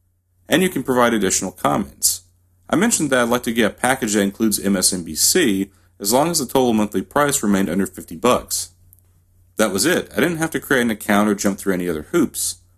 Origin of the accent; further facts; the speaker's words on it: Tennessee, United States; based in my home state of Tennessee